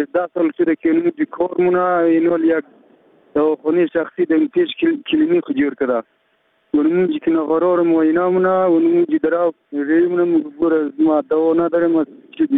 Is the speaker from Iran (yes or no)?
no; Samangan, Afghanistan; از ولایت سمنگان و مسئولی ویداب قریه علاودین میباشم.